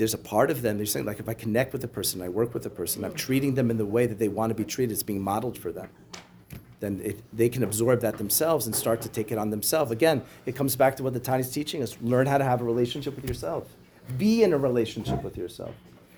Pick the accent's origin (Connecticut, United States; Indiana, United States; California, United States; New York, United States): New York, United States; although I grew up on Long Island 30 minutes away, but I was too Reformed Jewish to know anything was going on.